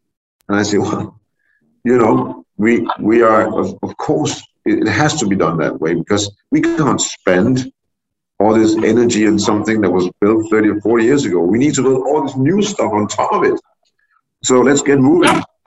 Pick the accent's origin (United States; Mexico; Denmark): Denmark; I grew up in Europe. I grew up in Denmark, a free country. No war, no conflicts.